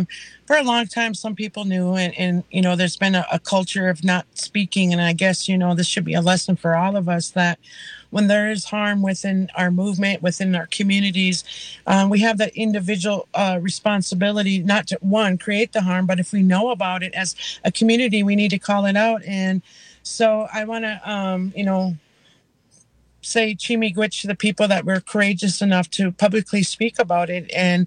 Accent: Leech Lake, Minnesota, United States; from Leech Lake.

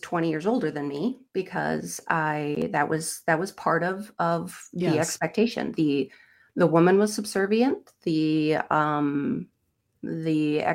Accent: Tomah, Wisconsin, United States; A little central-ish Wisconsin. Okay. I grew up in the Tomah, Sparta area.

